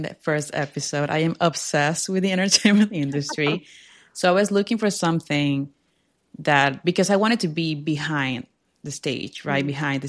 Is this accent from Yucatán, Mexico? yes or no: yes; Merida, Yucatán, Mexico; opened its campus here in my hometown, Merida.